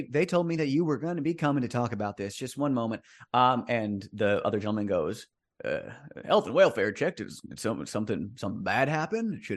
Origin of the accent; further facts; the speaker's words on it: Vermont, United States; Oh well, my family's we're from Vermont